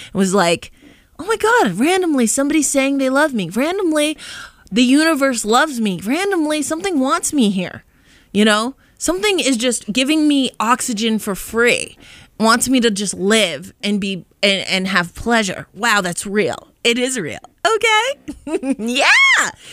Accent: Boston, Massachusetts, United States; but I am actually a Bostonian. I do live in Boston.

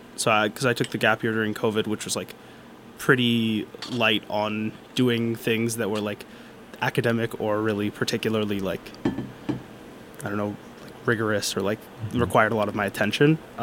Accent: Tucson, Arizona, United States; now in Boston, United States; I'm from Tucson, Arizona. I like pretty standard upbringing, nothing too crazy, nothing too out there.

